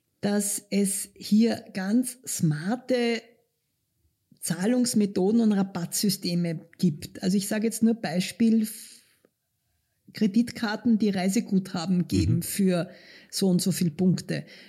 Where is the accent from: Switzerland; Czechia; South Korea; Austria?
Austria; Eastern Austria; Ich komme aus dem Osten Österreichs, bei uns haben die Gäste gezahlt, wenn sie gegangen sind.